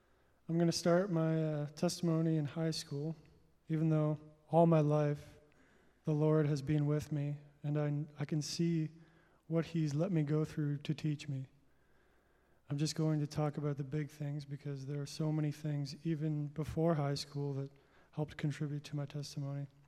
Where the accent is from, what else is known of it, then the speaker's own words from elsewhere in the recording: Stratford, Ontario, Canada; born there; I was born in Stratford.